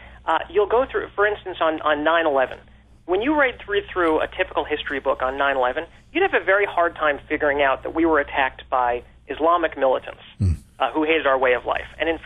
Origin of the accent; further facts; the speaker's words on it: New York City, New York, United States; I was raised up in New York City.